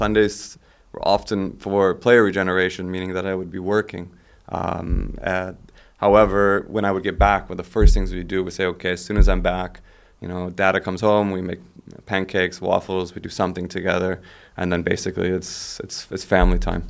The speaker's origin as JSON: {"language": "English", "country": "United States", "tie": "born or raised there", "lives_now": "Germany", "said": "So I grew up in the States, and that's definitely something I had never heard of."}